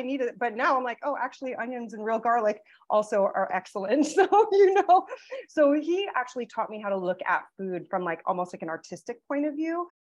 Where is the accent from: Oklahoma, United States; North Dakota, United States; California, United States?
California, United States; San Diego; born there; also born or lived in Hawaii / Philippines; I was born in San Diego, but then my dad, because he was in the military, we lived also in Hawaii. And then we moved to the Philippines when I was, I think, 3.